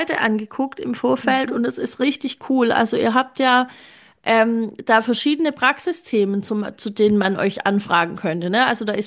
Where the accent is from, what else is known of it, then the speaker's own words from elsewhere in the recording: Baden-Württemberg, Germany; ich komm aus dem Schwabenland. Bei uns ist BEP ein Kleber.